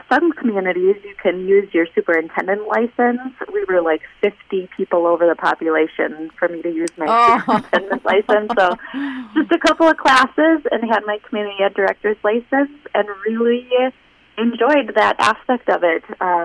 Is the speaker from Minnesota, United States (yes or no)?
yes; Nisswa, Minnesota, United States; I was actually in Aiken before this. I grew up in Nisswa, went to Brainerd High School, started a teaching career down in Stillwater, moved back to the Brainerd Lakes area